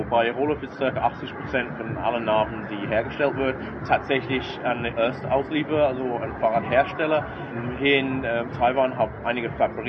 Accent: England, United Kingdom; German is a second language; now in Germany; Ja, also einige von Ihren Zuhörern können bestimmt merken, ich bin kein gebürtiger Deutscher. Ich bin Engländer, wohne in Deutschland schon 25 Jahre jetzt.

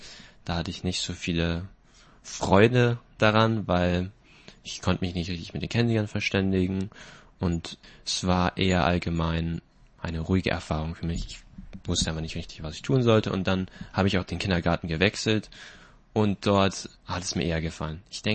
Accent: Ingolstadt, Bavaria, Germany; Und ich komme aus Ingolstadt. Und ich lebe ab und zu mal bei meiner Oma in Taipei.

